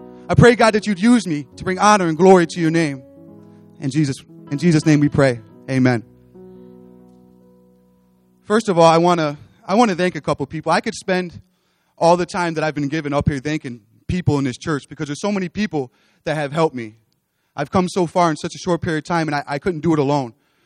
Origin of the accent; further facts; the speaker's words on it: Batavia, United States; I'm here from Batavia. I grew up here, and this is where I went to school, and this is where I made all of my friends.